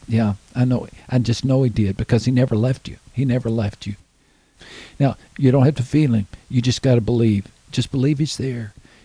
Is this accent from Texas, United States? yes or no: yes; Texas, United States; I grew up in Texas, and rodeos were a big deal, so he'd take us to rodeos.